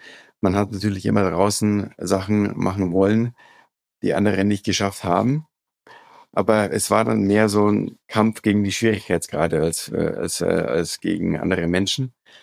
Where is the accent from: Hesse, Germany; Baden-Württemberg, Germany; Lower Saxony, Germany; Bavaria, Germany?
Bavaria, Germany; Munich; moved away as an adult; now in Kulmbach, Germany; ich bin im Januar 42 Jahre alt geworden. Ich bin in München aufgewachsen, bin aber seit knapp 8-9 Jahren im schönen Frankenjura in Kulmbach zu Hause.